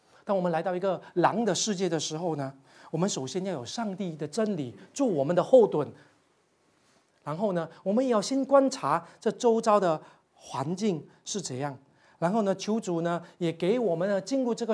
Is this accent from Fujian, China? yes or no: yes; Fujian, China; 我们福建人说你吃蛇的意思是什么？你懒惰的意思